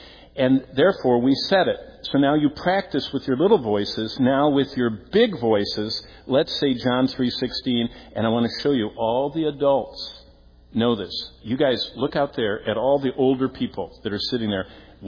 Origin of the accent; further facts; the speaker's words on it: Michigan, United States; I grew up here in Michigan, and before the casinos, they had Sunday school teachers that bribed the kids.